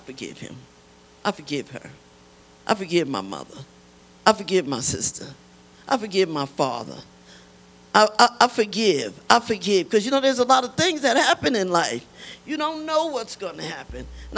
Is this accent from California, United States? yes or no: no; Newark, New Jersey, United States; I'm from Newark, okay? And so I do have a ghetto conversation.